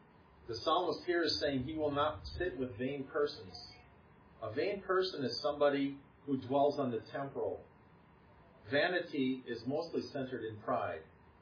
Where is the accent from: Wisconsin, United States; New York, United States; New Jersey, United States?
Wisconsin, United States; Many towns, like the town where I grew up in Wisconsin, they have little bars.